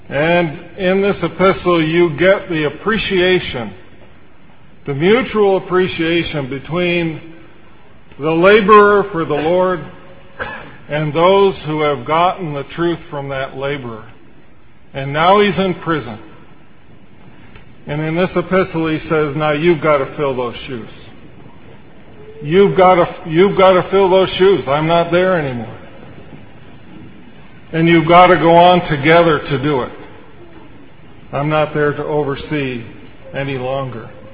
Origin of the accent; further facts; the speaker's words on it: Vestal, New York, United States; And growing up in Vestal, the older brothers used to quote J.R. Gill over and over again.